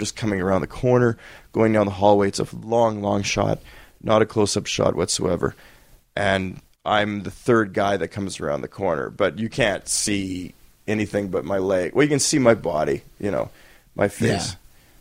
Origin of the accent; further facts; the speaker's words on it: Winnipeg, Manitoba, Canada; I mean, I'm from Winnipeg.